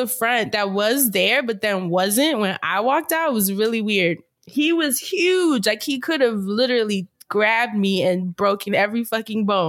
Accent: New York, United States; God, I'm such a New Yorker.

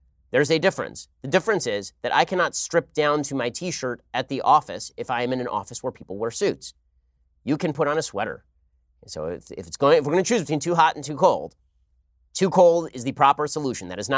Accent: Ireland; I'm a lapsed Catholic and I'm Irish

